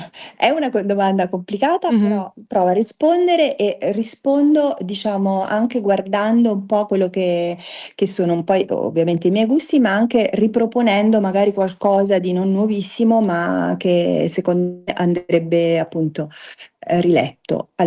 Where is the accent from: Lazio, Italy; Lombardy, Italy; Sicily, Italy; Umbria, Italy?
Umbria, Italy; Narni; io da Umbra, da Narnese, comunque da Umbra